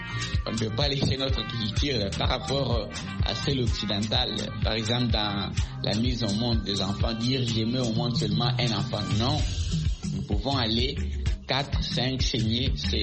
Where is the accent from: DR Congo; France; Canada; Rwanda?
DR Congo; plus particulièrement chez nous en République démocratique du Congo